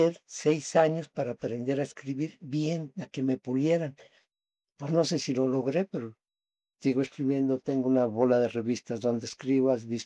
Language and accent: Spanish; Veracruz, Mexico; moved away as an adult; now in Mexico City, Mexico; soy veracruzano. Fui campesino, tenía un rancho. Don Lázaro me mandó al Distrito Federal.